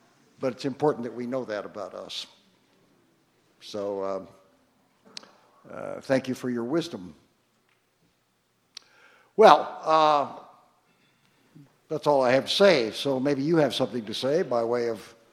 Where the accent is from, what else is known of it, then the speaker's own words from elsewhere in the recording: Missouri, United States; And I want to say, Larry, that I'm sorry I'm not from Iowa. I am from Missouri.